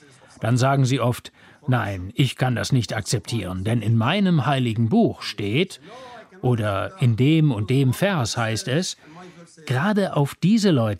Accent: Algeria; Nehmen wir meine Heimat Algerien als Beispiel.

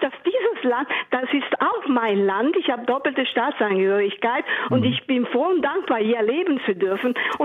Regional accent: Campania, Italy; now in Germany; ich komme aus der Nähe von Neapel, wo Faschisten regieren. Und ich habe Angst vor meinem Land und ich möchte nicht, dass dieses Land, das ist auch mein Land, ich habe doppelte Staatsangehörigkeit

